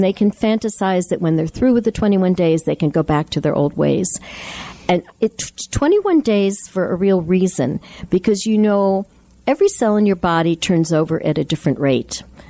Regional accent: Connecticut, United States; born there; also born or lived in New York City; I come from up north. I was born in Connecticut, but I lived most of my adult life in New York City.

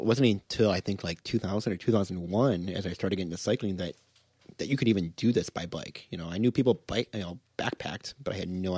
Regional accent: Michigan, United States; But back in 2001, I mean, growing up in Michigan, like I drove everywhere.

